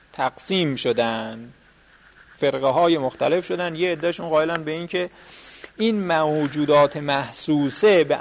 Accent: Yazd, Iran; البته ما هم یزدی هستیم.

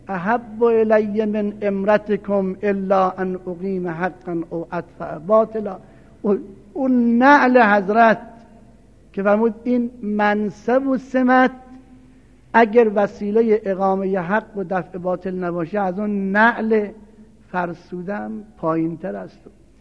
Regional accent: northern Iran, Iran; چون من شمالی هستم

